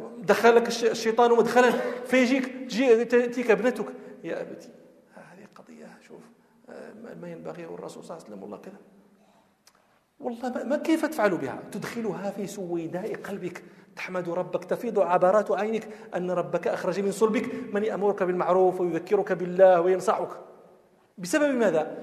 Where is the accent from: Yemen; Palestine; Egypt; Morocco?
Morocco; عندنا في المغرب من لا ينادي ابنته إلا بللا، للا يعني سيدتي